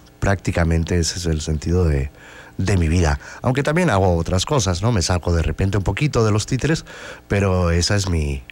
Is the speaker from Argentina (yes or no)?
no; Fraga, Aragon, Spain; Bueno, en realidad soy de un pueblito que se llama Fraga.